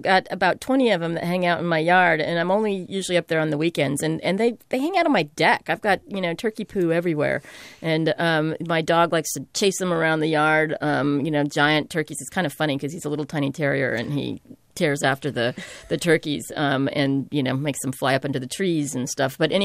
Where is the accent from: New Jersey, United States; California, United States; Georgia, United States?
California, United States; You know, when I was a kid growing up in the Central Valley, my grandfather had a big old charbroiler, and we used to put the turkeys on the rotisserie.